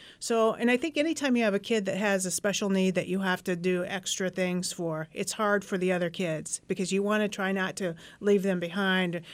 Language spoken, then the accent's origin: English; Indiana, United States; I grew up in Indiana, and the girls had to wear dresses to school.